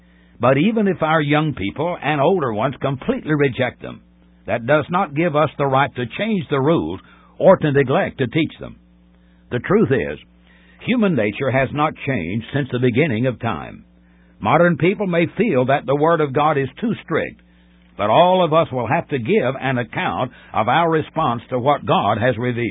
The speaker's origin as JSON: {"language": "English", "region": "Tennessee", "country": "United States", "tie": "born or raised there", "said": "Country music has changed radically since I was a boy growing up in Middle Tennessee."}